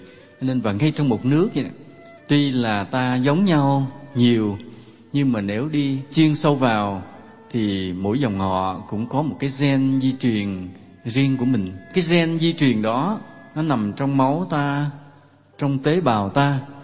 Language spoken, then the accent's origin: Vietnamese; Southern Vietnam, Vietnam; như chúng tôi là sinh trưởng trong miền Nam, thì sống theo cái phong tục tập quán sinh hoạt của người miền Nam